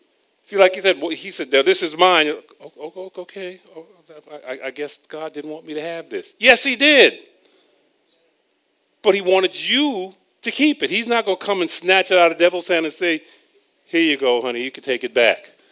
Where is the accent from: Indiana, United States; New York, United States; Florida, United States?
New York, United States; Queens; Yes, I'm tall, I'm black. I grew up in Queens, New York.